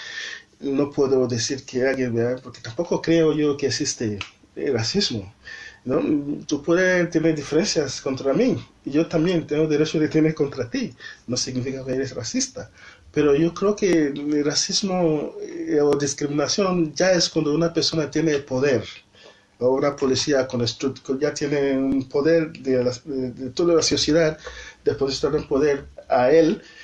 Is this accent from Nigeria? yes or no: yes; Benin City, Edo, Nigeria; Spanish is a second language; moved away; la mayoría de las mejores casas que tenemos en mi pueblo, Benin City, son casas construidas por las chicas que han venido a trabajar